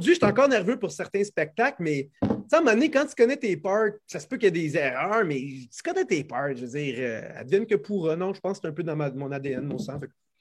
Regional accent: Laval, Quebec, Canada; Moi, j'étais de Laval avec Chuck.

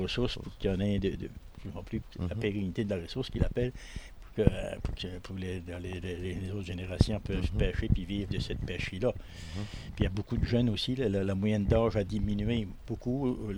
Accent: Grande-Entrée, Quebec, Canada; born there; Moi, je suis né à Grande Entrée, vraiment dans le bout de l'Est.

